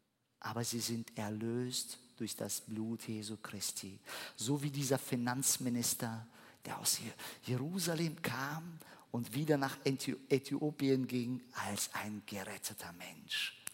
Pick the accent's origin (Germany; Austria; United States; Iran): Germany; Ich weiß, dass viele, gerade in Deutschland, so wir sind, wir als Deutsche, machen uns sogar im Winter, wo wir im Sommer Urlaub verbringen werden.